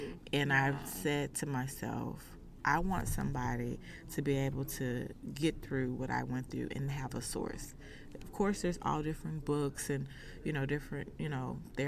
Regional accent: Texas, United States; If you can tell from the accent, I am from Texas. I'm a Southern girl.

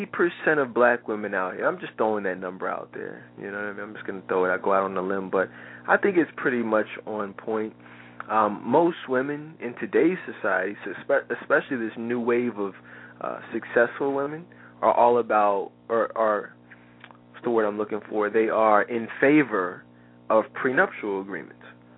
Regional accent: Philadelphia, Pennsylvania, United States; I'm from Philly, Dre's from New York, Virgil's from Colorado.

